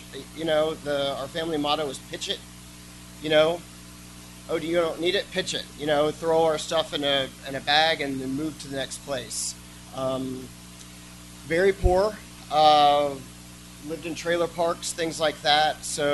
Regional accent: Alabama, United States; born there; I was born in Alabama, and we just go downhill from there. But I moved 21 times before I got out of high school

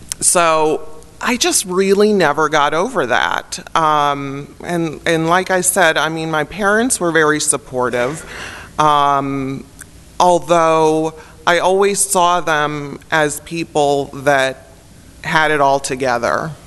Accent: Buffalo, New York, United States; born there; I was born in Buffalo, New York, so you think it's cold here.

